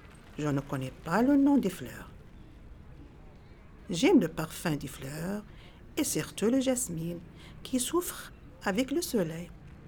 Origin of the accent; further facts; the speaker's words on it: Casablanca-Settat, Morocco; Je viens de la région de Casa. Quand j'étais petite, dans mon village, chacun avait son jardin avec du blé, des légumes, des fruits, des fleurs.